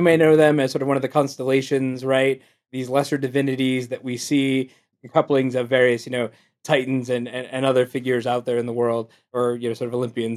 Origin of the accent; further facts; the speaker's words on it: Akron, Ohio, United States; I'm from the Akron area originally.